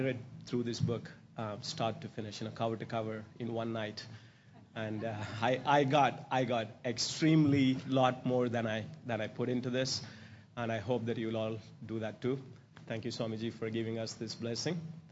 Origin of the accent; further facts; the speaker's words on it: India; I grew up in India, spent a vast majority of my life there